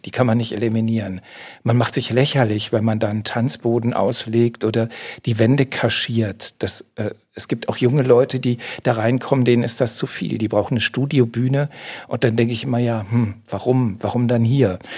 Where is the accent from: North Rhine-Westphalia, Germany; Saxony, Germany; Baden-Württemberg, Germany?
North Rhine-Westphalia, Germany; Mülheim an der Ruhr; moved away; Ja, also im Ruhrgebiet, ich komme aus dem Ruhrgebiet, aus Mühlheim an der Ruhr. Darum habe ich eine große Affinität zu Industriebauten, weil ich auch aus einer Stahlarbeiterfamilie komme.